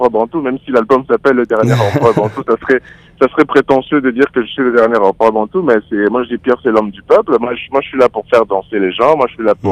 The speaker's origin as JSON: {"language": "French", "region": "Kinshasa", "country": "DR Congo", "tie": "born there", "said": "moi je suis né à Kinshasa au Congo, et puis j'ai été bercé par cette musique-là toute ma vie, encore aujourd'hui."}